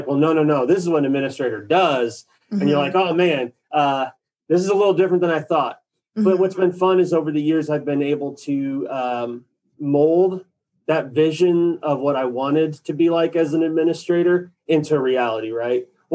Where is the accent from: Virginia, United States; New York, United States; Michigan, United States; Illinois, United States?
Illinois, United States; Quad Cities; First, I didn't grow up in the Bloomington Normal area. I grew up in the Quad Cities. It's like 2 hours northwest of Bloomington Normal on the Mississippi River.